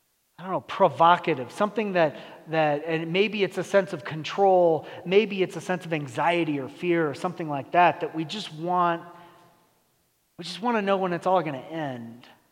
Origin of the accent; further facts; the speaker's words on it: California, United States; I came from California, man. I've been through so many earthquakes, and at no point did Jesus come back.